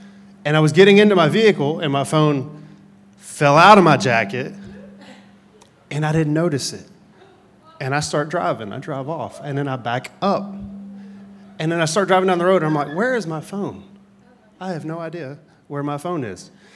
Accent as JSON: {"language": "English", "country": "United States", "said": "hey, look, we are American, and this is where we, you know, we live. This is our culture."}